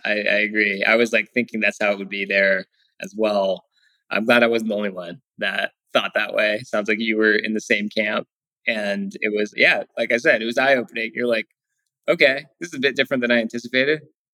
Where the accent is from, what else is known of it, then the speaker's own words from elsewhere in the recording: United States; Like I realized how lucky and fortunate we are growing up in America and going through that experience